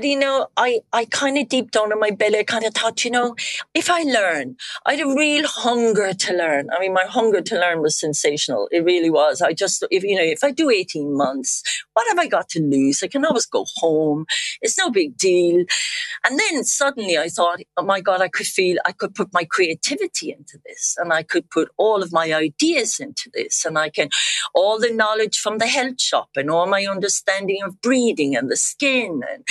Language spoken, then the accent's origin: English; Ireland; accent: Irish; my Irish accent, you know, why would I lose it? You can see Richard and hear it. I still have it. I'm proud of being Irish.